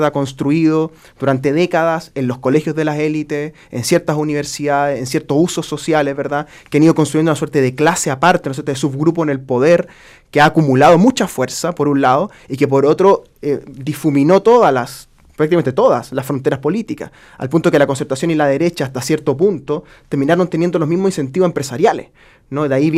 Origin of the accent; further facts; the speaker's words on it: Melipilla, Santiago Metropolitan Region, Chile; soy de Melipilla, soy bastante más rural que él, digamos. No soy un señor irlandés, digamos, soy un melipillano.